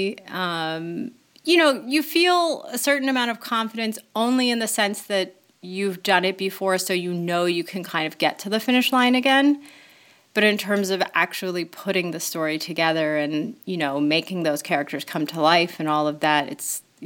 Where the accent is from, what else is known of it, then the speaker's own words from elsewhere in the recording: Delaware, United States; born there; now in Chicago, United States; I live in the western suburbs of Chicago now, although I was born in Delaware and moved around a lot as a kid. So there's a bunch of different places that I guess I think of simultaneously as home.